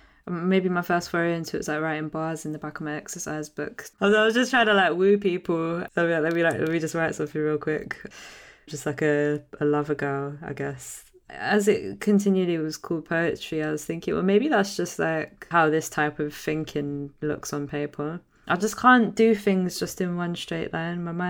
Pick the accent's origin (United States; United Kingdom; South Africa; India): United Kingdom; London; growing up in North London, surrounded by people also low income